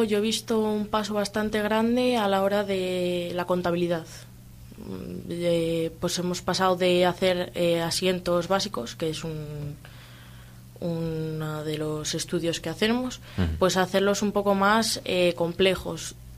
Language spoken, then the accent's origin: Spanish; Voto, Cantabria, Spain; No, yo soy de la Junta de Voto.